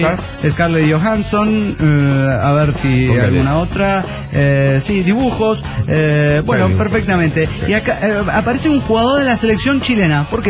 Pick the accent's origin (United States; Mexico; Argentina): United States; Washington; Hola, soy … de Washington.